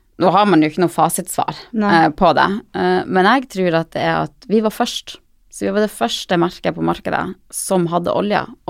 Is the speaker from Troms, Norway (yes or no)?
yes; Troms, Norway; now in Oslo, Norway; Jeg kommer opprinnelig fra Senja i Nord-Norge og har bodd i Oslo siden 2005.